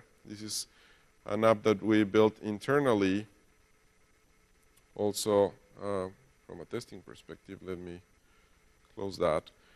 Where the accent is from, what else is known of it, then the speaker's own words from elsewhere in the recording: Mexico; I'm from Mexico.